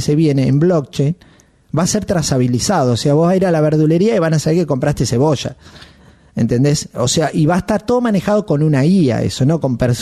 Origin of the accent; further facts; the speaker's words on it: Argentina; Yo soy argentino, vivo en la Argentina